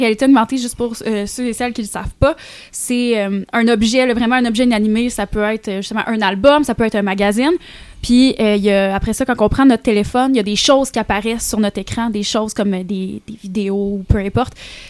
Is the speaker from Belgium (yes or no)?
no; Rimouski, Quebec, Canada; je viens de Rimouski, je viens du Bas-Saint-Laurent, puis c'est les paysages qu'on a par chez moi